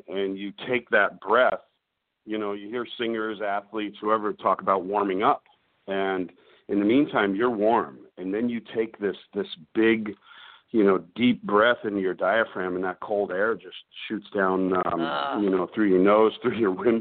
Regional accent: New York, United States; you guys know I'm from New York, and we did our Beach City's ball drop, just like in Times Square

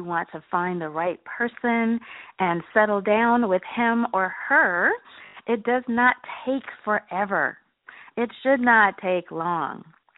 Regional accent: California, United States; I am from California, so I really enjoy warm weather, but I'm actually having fun.

